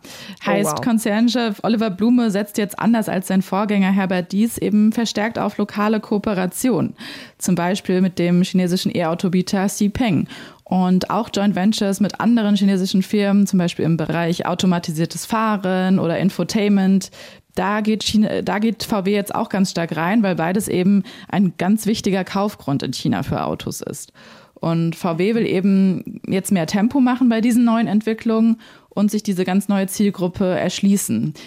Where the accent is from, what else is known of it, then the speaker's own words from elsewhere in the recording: Germany; wir als Deutsche sind da so im Mittelfeld